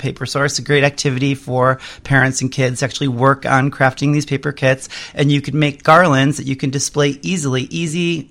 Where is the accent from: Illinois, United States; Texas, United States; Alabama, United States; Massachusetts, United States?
Illinois, United States; Chicago; I'm from Chicago originally.